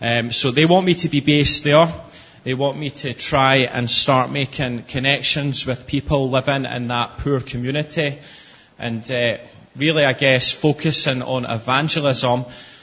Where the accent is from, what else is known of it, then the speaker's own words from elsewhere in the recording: Musselburgh, Scotland, United Kingdom; I'm leaving the church here in Musselburgh, my hometown where I've grown up all my life.